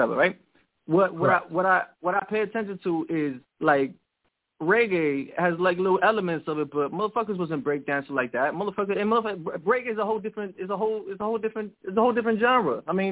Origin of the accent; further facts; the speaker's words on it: Bronx, New York, United States; from the Bronx.